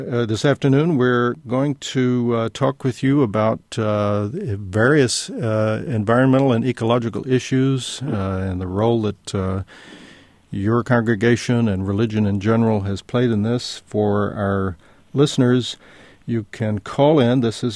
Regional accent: Texas, United States; I grew up in Texas, and perhaps you can explain why it is that Illinois Interfaith Power and Light is messing with Texas.

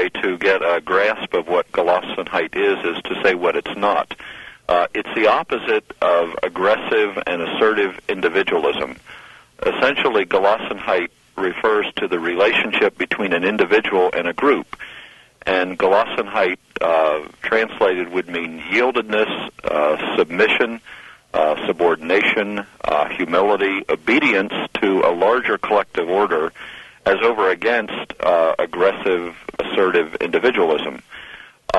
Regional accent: Pennsylvania, United States; Well, I grew up here in Lancaster County. Actually, grew up on a farm with Mennonite parents, and so I lived side by side with the Amish since my childhood.

